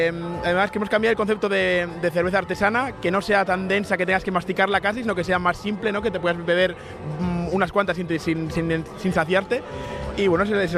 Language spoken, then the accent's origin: Spanish; Vitoria-Gasteiz, Basque Country, Spain; aquí en Gasteiz no había una cerveza que pudiera ser propiamente de Gasteiz, ¿no? Que de la que nos pudiéramos sentir orgullosos los alaveses